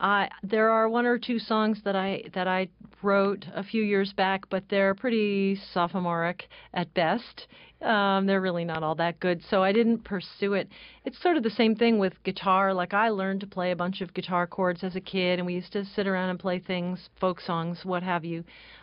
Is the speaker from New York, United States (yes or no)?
yes; Woodstock, New York, United States; I grew up in Woodstock, New York.